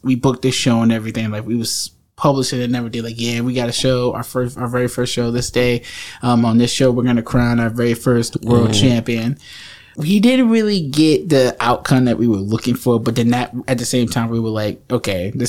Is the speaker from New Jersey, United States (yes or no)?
yes; Trenton, New Jersey, United States; I was really born and raised in Trenton, so this is a hometown for me.